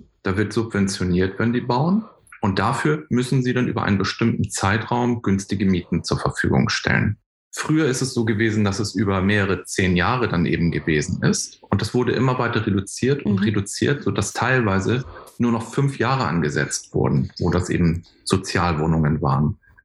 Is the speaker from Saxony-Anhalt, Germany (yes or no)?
no; Hamburg, Germany; Wir als Hamburger sind Vorbild für andere Städte.